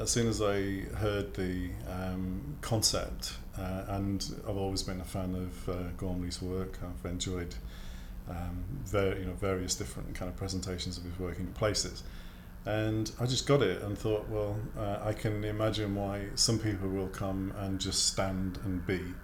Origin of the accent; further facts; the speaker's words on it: Rheda, Wales, United Kingdom; I'm 54 years old and I come from Rheda in Mid Wales.